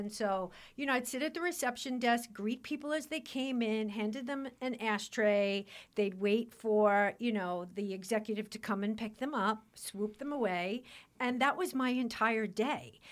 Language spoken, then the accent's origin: English; Bronx, New York, United States; now in Putnam Valley, United States; So I grew up in the Bronx, in the Pelham Bay section of the Bronx.